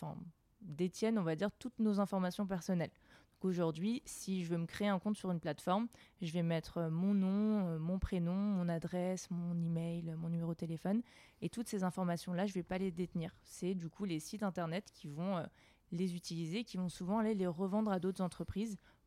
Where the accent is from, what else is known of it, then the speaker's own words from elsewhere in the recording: Grand Est, France; moved away as an adult; j'ai 25 ans, donc jeune Alsacienne qui a quitté sa ville pour aller étudier à Lyon.